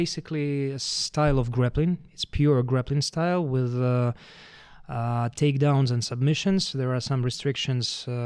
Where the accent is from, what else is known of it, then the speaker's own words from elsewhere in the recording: Belarus; English is a second language; moved away as an adult; now in Cyprus; As you said, I come from Belarus, but last almost 2 years, me and my wife, we've been living in Cyprus. We had to move after all the protests and political situation in Belarus. But before that, yeah, I spent all my life there